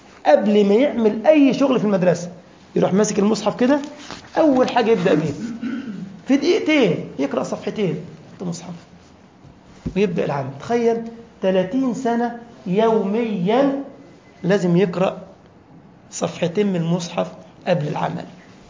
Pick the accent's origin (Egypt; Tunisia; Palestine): Egypt; أنا كنت أعلم طالب كان عندنا في مصر